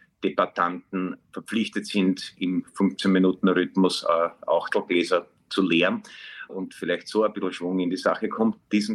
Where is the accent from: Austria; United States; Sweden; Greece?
Austria; Vienna; ich bin in der Brigittenau aufgewachsen und meine erste Wohnung war im zweiten, im Stuberviertel, als das von Gentrifizierung noch also unvorstellbar weit entfernt war.